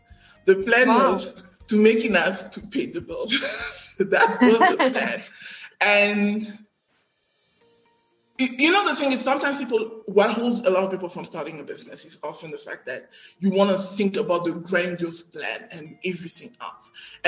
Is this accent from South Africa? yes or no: yes; South Africa